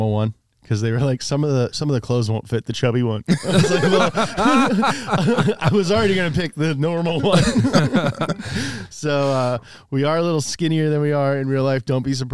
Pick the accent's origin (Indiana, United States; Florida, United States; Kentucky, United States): Kentucky, United States; moved away; I'm from Kentucky, and like, I'm doing pretty well.